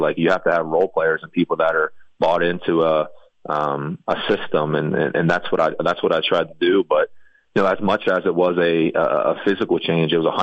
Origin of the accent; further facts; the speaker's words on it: West Virginia, United States; I'm from West Virginia, so I don't want to, you know, let people down.